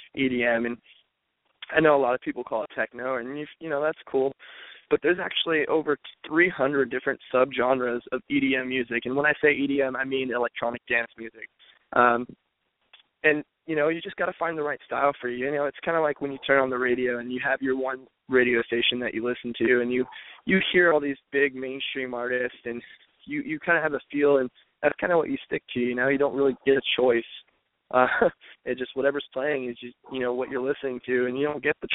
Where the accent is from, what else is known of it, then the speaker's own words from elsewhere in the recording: San Diego, California, United States; I'm from San Diego.